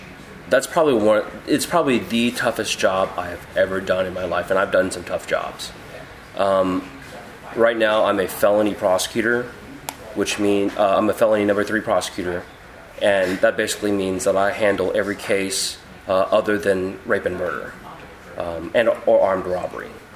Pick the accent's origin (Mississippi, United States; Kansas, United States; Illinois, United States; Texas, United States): Texas, United States; Houston; when I was when I grew up in Houston, you know, I was raised Christian.